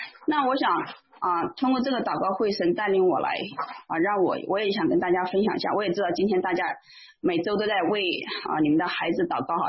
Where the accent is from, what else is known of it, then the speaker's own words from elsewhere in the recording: Anhui, China; 那我是来自安徽，那我就是信仰从小都是生长在中国家庭教会里面，那我妈妈现在也是家庭教会的一个执事